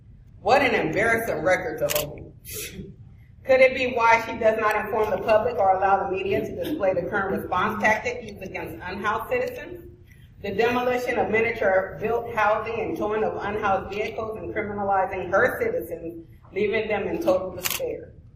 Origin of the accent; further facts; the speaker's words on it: Oakland, California, United States; I'm a single mother, an entrepreneur, a longtime taxpayer and voter, and I was born and raised in Oakland.